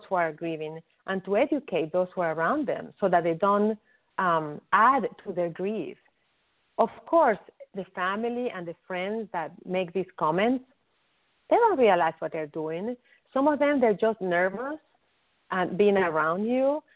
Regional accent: Venezuela; In the Latin culture, I'm originally from Venezuela, the Latin culture is even worse.

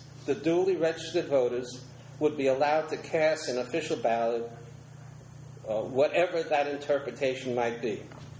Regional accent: North Carolina, United States; And I'm from Craven County, North Carolina.

